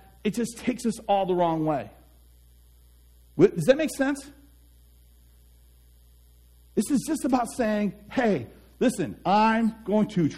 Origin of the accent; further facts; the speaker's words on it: Detroit, Michigan, United States; now in Barrs Mills, United States; I grew up in Detroit. So moving from Detroit to Barrs Mills. My wife grew up on a farm. I did not. I grew up in Southwest Detroit. So on the Southwest side.